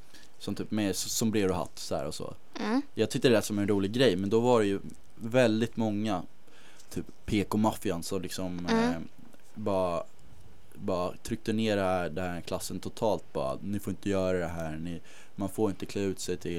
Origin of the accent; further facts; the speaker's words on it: Sweden; born there; jag är född i Sverige och svensk och jag är vit, jag bor i Täby.